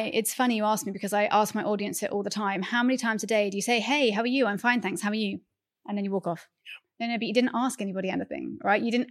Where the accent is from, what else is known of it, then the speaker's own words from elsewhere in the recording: United Kingdom; now in Kuala Lumpur, Malaysia; But I've been gone for a very long time. So when people ask me, where are you from? I find it quite a hard question. And nowadays I say, well, my passport is British.